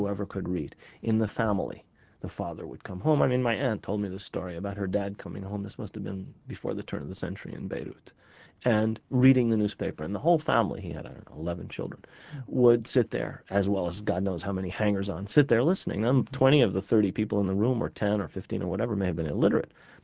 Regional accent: New York City, New York, United States; I mean, I grew up in the United States at a time when, in New York City, at a time when you really couldn't say Palestine.

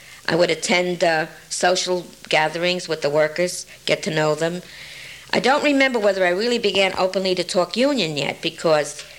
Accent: Connecticut, United States; During our times growing up in Connecticut, he worked as a machinist and a tool and die maker.

